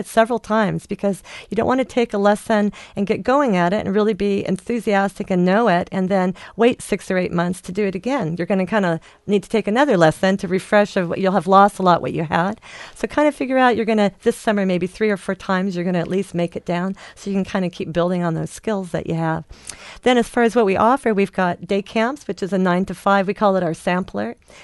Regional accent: Portland, United States; growing up in Portland

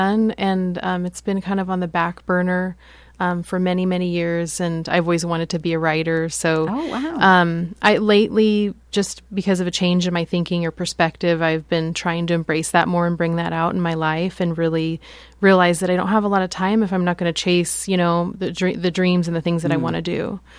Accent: Astoria, Oregon, United States; Yeah, I was born and raised here. I grew up here in Astoria, and I was born at the place that used to be a hospital right next to the Blue Scorcher.

